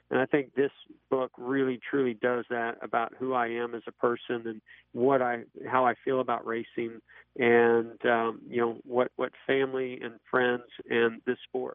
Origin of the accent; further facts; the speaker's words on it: California, United States; also born or lived in Indiana; You know, as a kid growing up in California, I was a big fan of the Indianapolis 500.